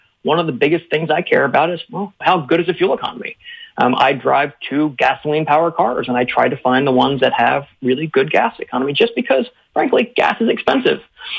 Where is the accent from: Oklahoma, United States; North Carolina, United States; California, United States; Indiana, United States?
North Carolina, United States; I grew up in North Carolina, and coal ash is a huge issue in North Carolina